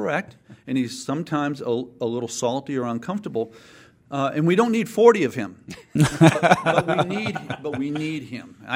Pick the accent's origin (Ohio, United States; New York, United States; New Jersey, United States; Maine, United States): Maine, United States; Bangor; And I grew up in Maine wanting to be a NASCAR driver.